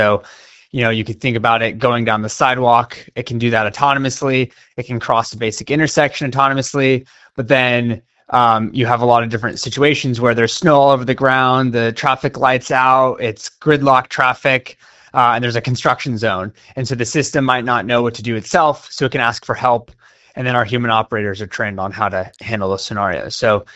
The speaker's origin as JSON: {"language": "English", "town": "Los Angeles", "region": "California", "country": "United States", "said": "Yeah, we're from Los Angeles, where we have pretty much perfect weather all year"}